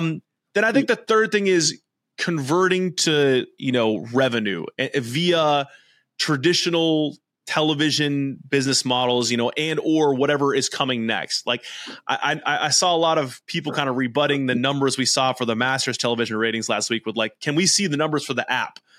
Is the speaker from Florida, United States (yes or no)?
no; California, United States; growing up in Central California as a Warriors fan